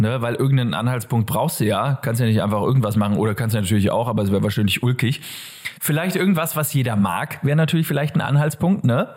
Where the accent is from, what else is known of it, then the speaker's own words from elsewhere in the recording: Bavaria, Germany; Wir sind ja aus Franken beide.